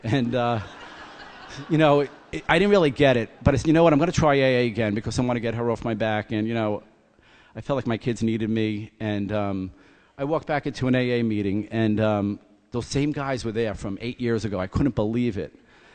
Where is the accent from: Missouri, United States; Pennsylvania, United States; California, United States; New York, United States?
New York, United States; Brooklyn; I grew up in Brooklyn, Park Slope. My dad was an iron worker, and my grandfather was a longshoreman